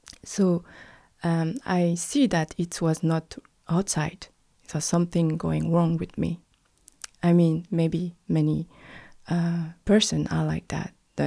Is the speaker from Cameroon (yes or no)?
yes; Cameroon; born there; English is a second language; I was born in Cameroon, actually.